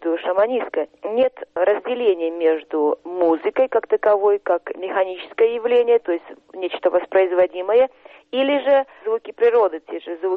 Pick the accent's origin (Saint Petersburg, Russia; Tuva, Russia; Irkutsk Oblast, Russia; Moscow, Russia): Tuva, Russia; Выросла я в Туве и к окружающей природе, к ландшафту.